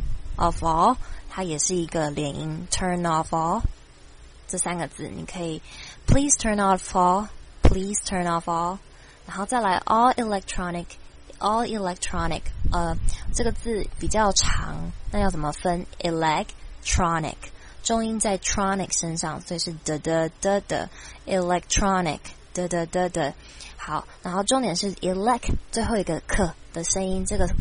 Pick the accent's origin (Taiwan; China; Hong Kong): Taiwan; 因为这个是我们台湾人最常忽略的字